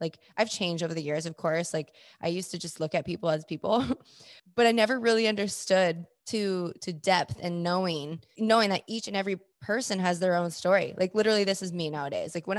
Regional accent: Fort Collins, Colorado, United States; born there; So I was born in Fort Collins, Colorado on March 26, 1993.

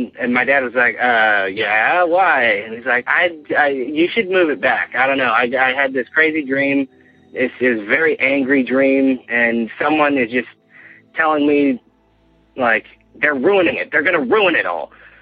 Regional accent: California, United States; I am from California. I am a first-time caller.

